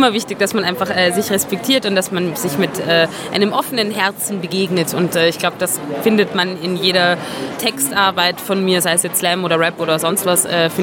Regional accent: Vienna, Austria; Ich komme aus Wien und habe mein ganzes Leben hier verbracht. Rede Bundesdeutsch, weil ich es von meiner Mutter nicht anders gelernt habe. Weiß, wie man Couscous richtig kocht und kriege nie einen Sonnenbrand. Ich komme aus Wien, straight out der Josefstadt.

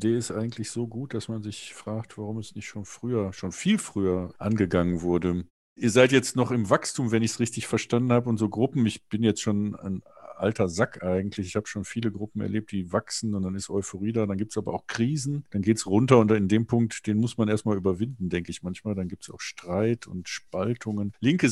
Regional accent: Cologne, North Rhine-Westphalia, Germany; Wenn ich jetzt in Köln, in meiner Heimatstadt, in meiner Nachbarschaft

